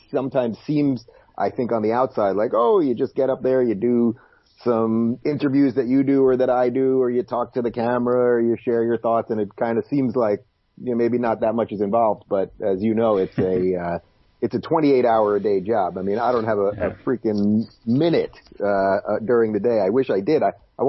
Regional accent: Long Island, New York, United States; also born or lived in Brooklyn; now in Los Angeles, United States; I was actually born in Brooklyn, and I grew up in Long Island. I went to college in upstate New York. I lived in Manhattan most of my life. So I'm a true New Yorker.

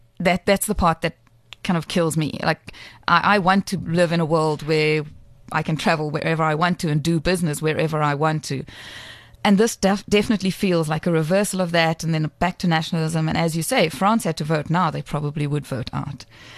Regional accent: South Africa; because I'm South African

